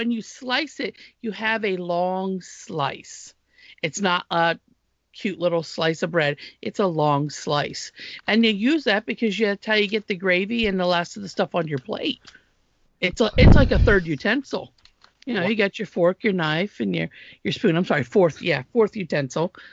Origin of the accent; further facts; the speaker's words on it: Pennsylvania, United States; I grew up in Pennsylvania. I am English, Irish, a little bit of Potawatomi